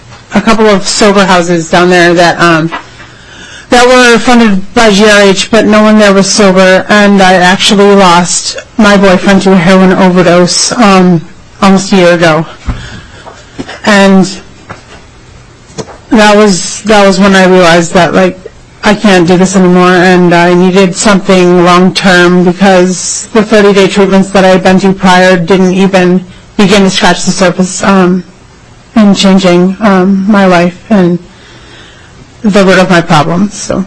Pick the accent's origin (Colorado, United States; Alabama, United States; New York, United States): New York, United States; Rochester; I am also from Rochester.